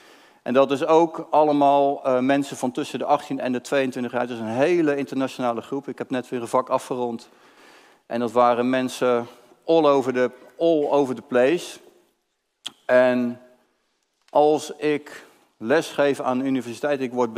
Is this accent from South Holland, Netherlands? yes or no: yes; Barendrecht, South Holland, Netherlands; ik kom uit Barendrecht. Ik ben geboren en getogen hier vlak in de buurt. Ik ben in de reformatorische zeil opgegroeid. Ik ben in de christelijk gereformeerde kerk opgegroeid tot mijn 16e, 17e jaar.